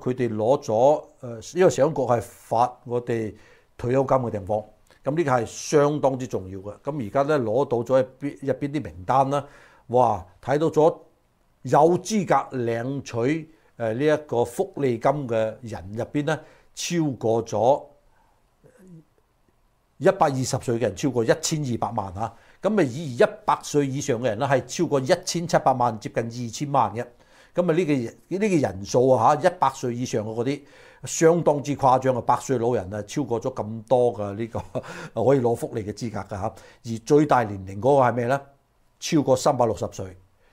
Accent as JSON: {"language": "Cantonese", "country": "United States", "said": "嗱，我哋美國人就知道咗啦"}